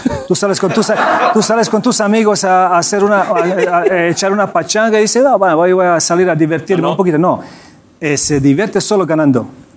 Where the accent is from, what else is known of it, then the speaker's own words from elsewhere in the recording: Loznica, Šumadija and Western Serbia, Serbia; Spanish is a second language; Bueno, cerca de Belgrado.